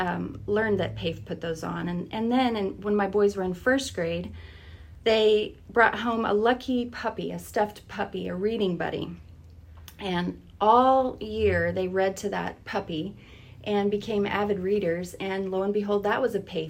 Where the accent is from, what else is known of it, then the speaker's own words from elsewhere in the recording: Texas, United States; now in Sandpoint, United States; Yeah, I grew up in Texas.